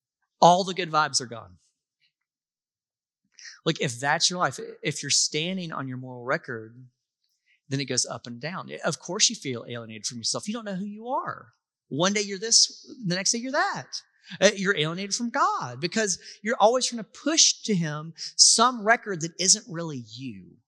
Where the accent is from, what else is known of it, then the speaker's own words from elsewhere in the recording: the South, United States; accent: Southern US; He could tell by my accent that I'm not British, obviously. I'm Southern.